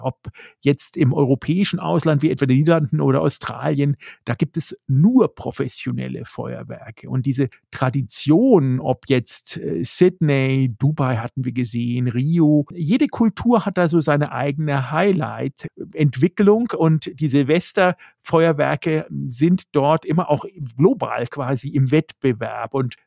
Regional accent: Nuremberg, Bavaria, Germany; born there; weil ich ja Nürnberger bin, ich bin ja in Nürnberg geboren

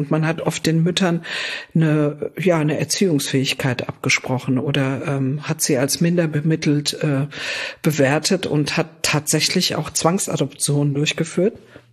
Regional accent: Frankfurt, Hesse, Germany; born there; Nee, ich bin tatsächlich ein Frankfurter Mädel, also okay, ein richtig echtes Frankfurter Mädel.

